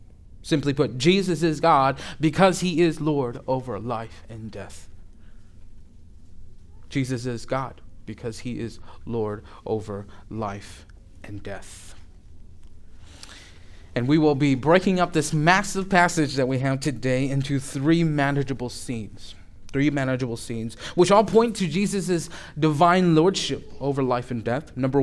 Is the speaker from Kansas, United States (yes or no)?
yes; Kansas City, Kansas, United States; I tell people I'm from Kansas City, and they automatically think I'm from Kansas City, Missouri, right? But we live on the better side of Kansas City, which is the Kansas side.